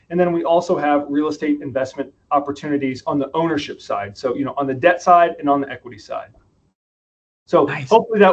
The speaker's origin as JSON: {"language": "English", "region": "Midwest", "country": "United States", "tie": "born or raised there", "said": "So real quick, you know, 1 to 2 minute background is I grew up in the Midwest."}